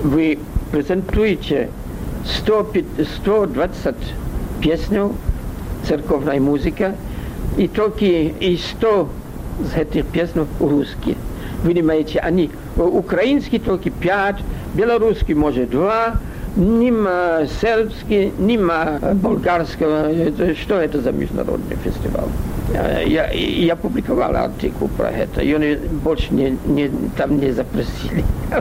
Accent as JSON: {"language": "Russian", "country": "France", "second_language": "Russian", "said": "я не белорус, я француз, знаете, я могу отдалеко бачить"}